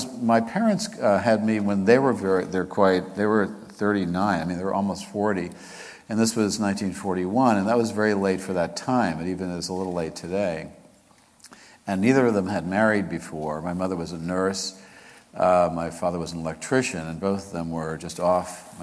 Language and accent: English; Queens, New York, United States; And I was raised in Queens, that part of New York, kind of working class neighborhood, but still very urban.